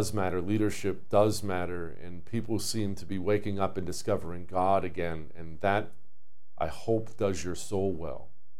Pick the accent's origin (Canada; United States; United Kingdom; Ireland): United States; Ohio; born there; I was born in Ohio.